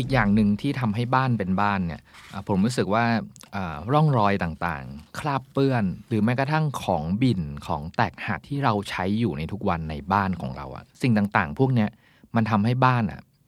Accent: Northern Thailand, Thailand; ผมเป็นคนเหนือใช่ไหมแล้วการเป็นคนเหนือเนี่ยคือมันมีรสชาติอาหารเหนือที่แม่เป็นคนทำให้เรากินแต่เด็กมาแล้ว

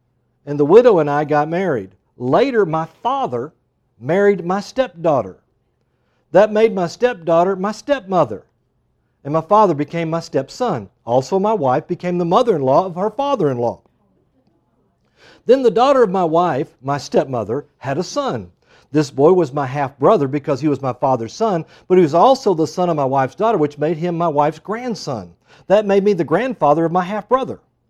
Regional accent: Texas, United States; we're not from Kentucky, we're actually from Texas

